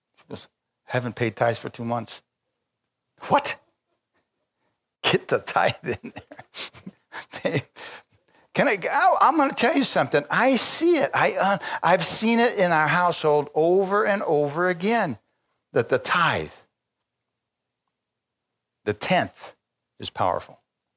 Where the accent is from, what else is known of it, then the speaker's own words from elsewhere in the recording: Bisbee, Arizona, United States; I'm a Mexican from Bisbee. I say that a lot. Yeah, praise God. I'm a Mexican from Bisbee.